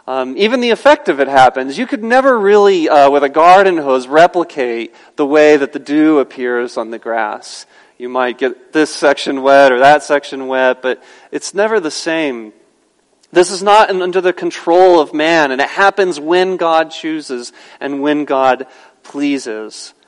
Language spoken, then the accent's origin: English; Phoenix, Arizona, United States; If it weren't for the fact that I was raised in Phoenix and not Tucson, I may not know what this means. But in Phoenix, we have wands.